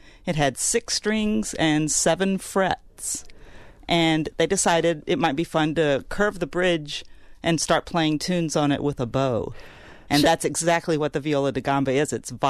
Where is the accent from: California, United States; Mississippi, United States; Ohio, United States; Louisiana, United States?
Mississippi, United States; It reminded me of the folk music and the bluegrass music that I love so much. I grew up in Mississippi.